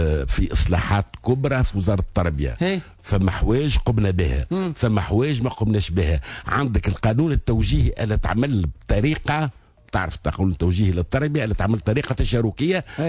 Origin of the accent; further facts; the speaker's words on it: Tunisia; سي نورمال احنا عندنا في تونس عندنا مخزون من الرخام 10 مرات قد تركيا